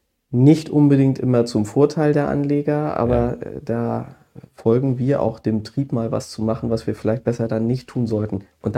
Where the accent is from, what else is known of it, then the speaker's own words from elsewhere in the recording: Flensburg, Schleswig-Holstein, Germany; Beide Ecken sind ganz anders vergleichsweise als meine Heimat Flensburg oder eben Langballig.